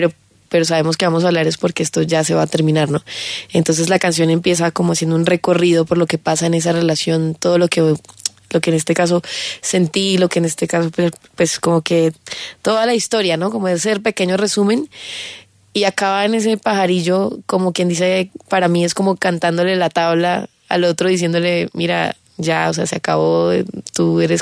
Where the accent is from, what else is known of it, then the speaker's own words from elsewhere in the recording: Bucaramanga, Santander, Colombia; No, yo soy de Bucaramanga, yo soy santandereana.